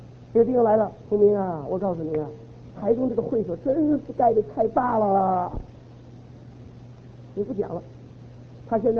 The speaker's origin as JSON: {"language": "Chinese", "country": "China", "said": "我们是中国人呢、啊，有中国人一个特点呢"}